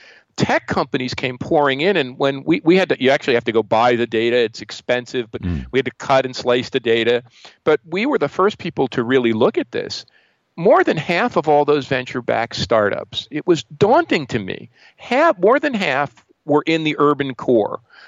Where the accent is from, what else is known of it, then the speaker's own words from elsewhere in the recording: Newark, New Jersey, United States; As a kid from Newark, growing up in Newark, seeing my city devastated, witnessing the race riots